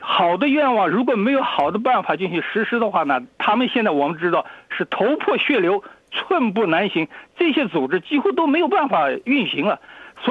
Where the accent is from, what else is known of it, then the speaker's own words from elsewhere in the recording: China; 我们中国人讲究这个克己复礼